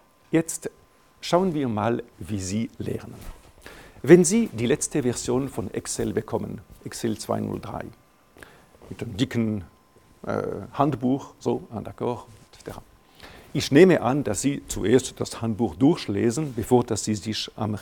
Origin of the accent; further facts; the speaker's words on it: Romandy, Switzerland; Ich komme aus dem Welschland